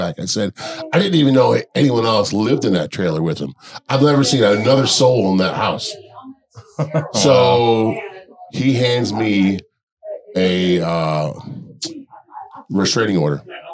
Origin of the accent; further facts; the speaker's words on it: Detroit, Michigan, United States; I'm originally from Detroit, but we've both been down here in the South for